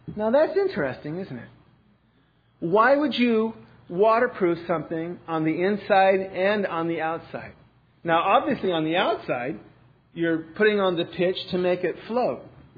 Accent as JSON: {"language": "English", "country": "Ireland", "said": "Now, I don't know if it's because I'm Irish or what"}